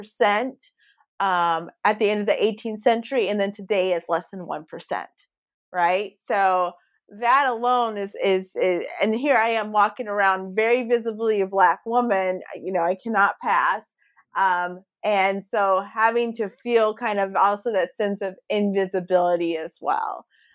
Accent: United States; I'm American, I'm Black, I'm a woman

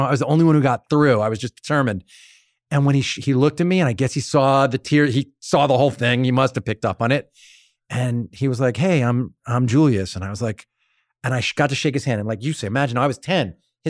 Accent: Long Island, New York, United States; I'm from Long Island.

